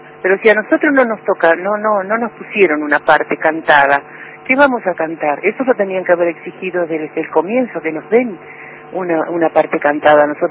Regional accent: Santiago del Estero, Argentina; de Florida, soy de Santiago del Estero, hace 74 años.

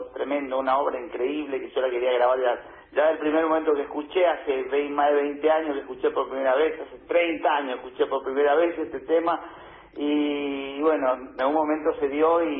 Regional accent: Formosa, Argentina; now in Buenos Aires, Argentina; Formoseño, sí, soy nacido allá en Formosa. Sí. Me vine hace 15 años, estoy en Buenos Aires, ¿cómo pasó el tiempo? Ya estoy hace 15 años acá.

